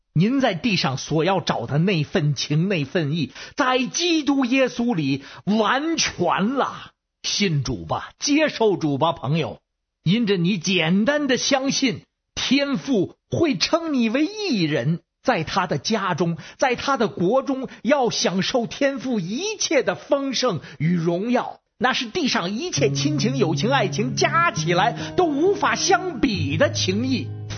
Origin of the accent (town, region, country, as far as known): Beijing, China